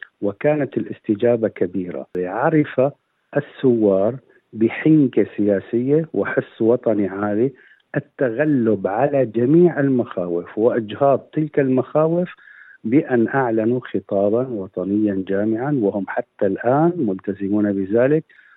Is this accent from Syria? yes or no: yes; Syria; في دمشق كنا يعني كسوريين مراقبين متابعين أدق التفاصيل